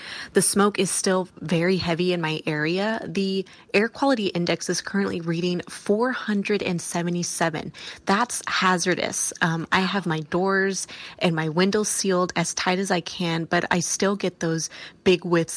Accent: California, United States; I'm from California, so I was living in California when Camp Fire hit Paradise

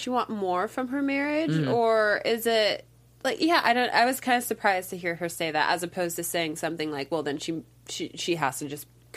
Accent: California, United States; I'm from California. So is Angela.

